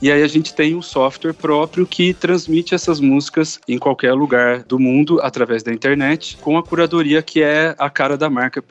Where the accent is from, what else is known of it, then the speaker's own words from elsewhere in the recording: Franca, São Paulo, Brazil; now in São Paulo, Brazil; Eu sou de Franca, interior de São Paulo, e sempre fui fissurado por música, tive bandas lá e tudo mais. Quando eu vim para São Paulo com 18 anos, em 2005